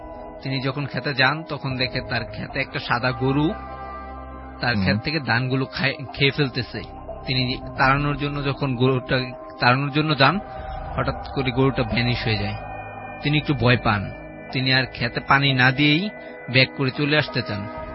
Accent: Gazipur, Dhaka Division, Bangladesh; আমি গাজীপুর থেকে আসছি।

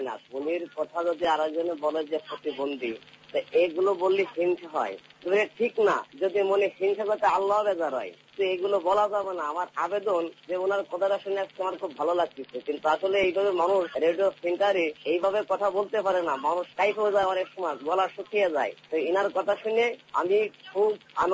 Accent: Khulna, Khulna Division, Bangladesh; আমার দেশের বাড়ি খুলনা।

